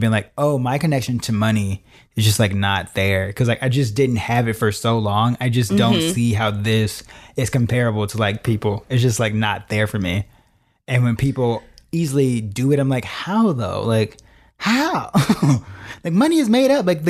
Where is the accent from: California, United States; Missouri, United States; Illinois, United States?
Illinois, United States; Chicago; because growing up in Chicago, a very segregated place, authority was always, mm-hmm, usually white and truly terrible.